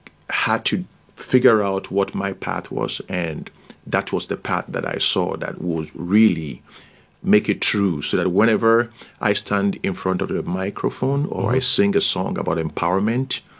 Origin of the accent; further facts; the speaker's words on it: Ghana; English is a second language; here I am from Ghana, from a traditional community in Ghana